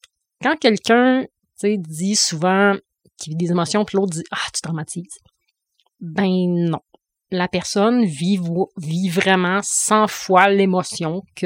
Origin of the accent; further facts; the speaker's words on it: Saguenay, Quebec, Canada; also born or lived in Montreal; je viens du Saguenay. J'ai vieilli là jusqu'à un petit peu avant mes 20 ans. Puis je suis sortie 10 ans à Montréal faire mes études